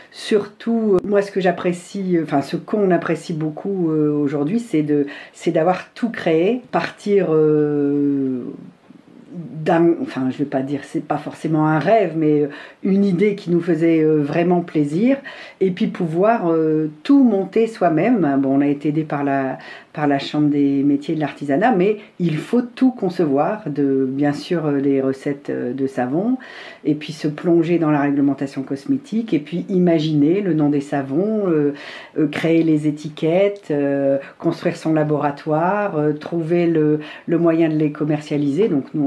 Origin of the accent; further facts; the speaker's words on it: northern France, France; now in Lot, France; je me suis installée avec mon mari Eric dans le Lot, ça va faire 2 ans le mois prochain. On est originaire du nord de la France et l'idée était de prendre notre retraite dans ce département.